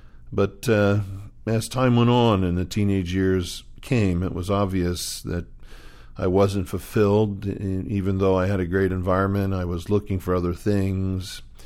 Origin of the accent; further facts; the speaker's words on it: Philadelphia, Pennsylvania, United States; My experience growing up in Philadelphia is filled with fond memories. It was the early 1950s.